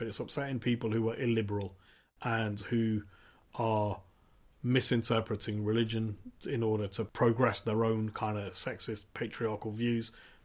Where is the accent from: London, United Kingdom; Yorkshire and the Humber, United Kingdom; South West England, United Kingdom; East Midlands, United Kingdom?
East Midlands, United Kingdom; Leicester; I grew up in Highfields, North Evington, sort of inner city Leicester.